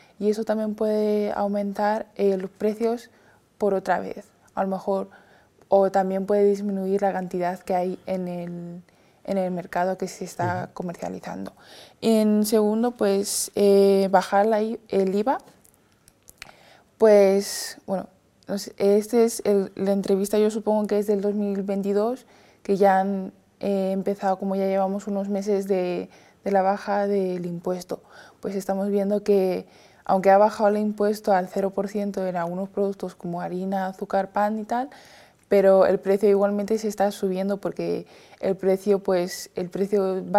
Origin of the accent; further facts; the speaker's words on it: China; Spanish is a second language; now in Madrid, Spain; De China. Sureste.